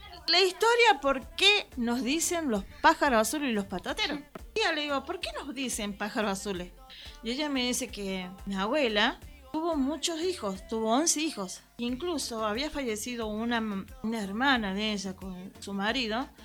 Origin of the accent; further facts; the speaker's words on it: Cosquín, Córdoba, Argentina; Bueno, soy de acá de Cosquín, del barrio La Toma.